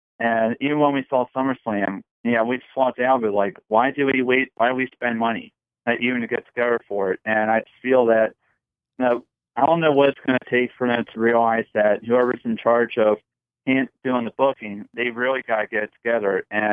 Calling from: Maryland, United States; Hey, Brian … from Maryland.

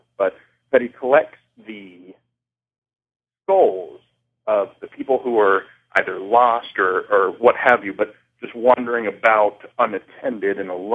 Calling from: Tampa, Florida, United States; Well, I'm calling from the Tampa area down in Florida.

